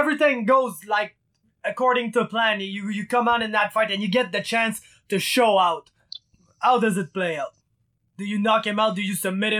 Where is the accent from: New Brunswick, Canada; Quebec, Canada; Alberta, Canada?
Quebec, Canada; You're from Ontario. I'm from Quebec. We're close, man.